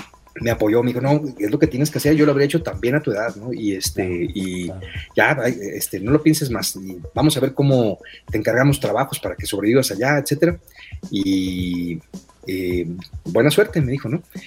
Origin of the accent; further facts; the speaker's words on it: Tampico, Tamaulipas, Mexico; porque habla de mi tierra, de Tampico, Tamaulipas.